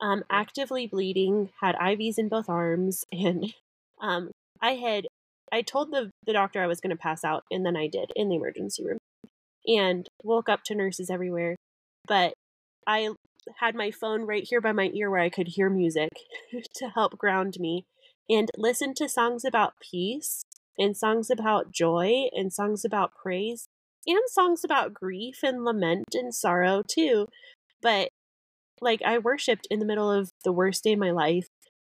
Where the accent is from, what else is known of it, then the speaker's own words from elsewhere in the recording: Colorado, United States; And I grew up in Colorado. I get that first snow thing.